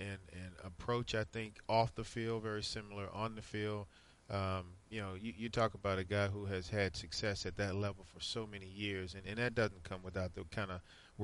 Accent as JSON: {"language": "English", "region": "Virginia", "country": "United States", "tie": "born or raised there", "said": "because I grew up in Virginia, Redskins fan"}